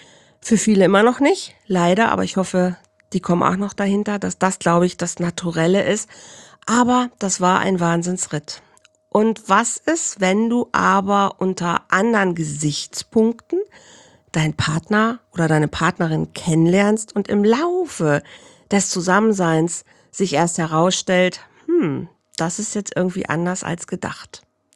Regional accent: Bielefeld, North Rhine-Westphalia, Germany; wir haben uns in Bielefeld, in meiner Heimat ja noch kennengelernt

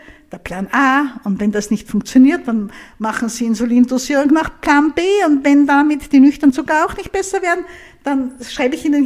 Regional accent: Graz, Styria, Austria; Ich bin in Graz aufgewachsen und es war im Straßenbild in Graz und in der Weststeiermark und in der Oststeiermark, wo ich oft mit meinen Eltern war

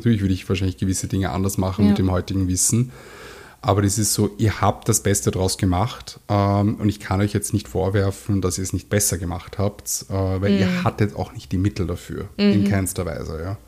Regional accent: Austria; ich bin zwar in Österreich geboren und aufgewachsen

